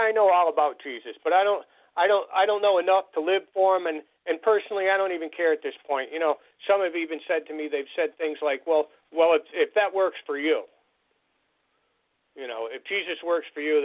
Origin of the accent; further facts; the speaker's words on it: Connecticut, United States; now in Maine, United States; I was raised in Connecticut, was born there and raised there. I moved out of Connecticut years ago. I live in the state of Maine now.